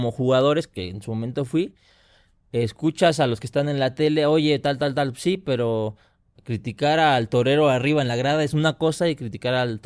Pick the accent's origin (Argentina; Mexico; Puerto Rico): Mexico; es que como mexicanos somos desmadrosos, güey.